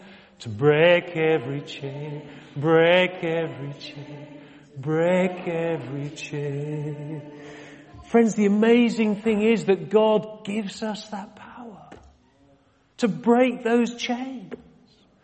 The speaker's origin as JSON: {"language": "English", "town": "Exeter", "region": "South West England", "country": "United Kingdom", "tie": "born or raised there", "said": "I come from Exeter. I was born in Exeter down in Devon."}